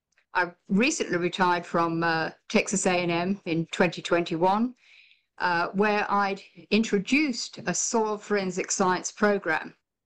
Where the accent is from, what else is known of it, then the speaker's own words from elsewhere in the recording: United Kingdom; I'm a Brit, a transplant